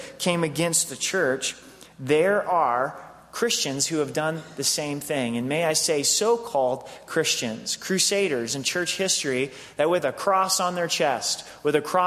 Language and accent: English; United States; I am an American. I don't like suffering.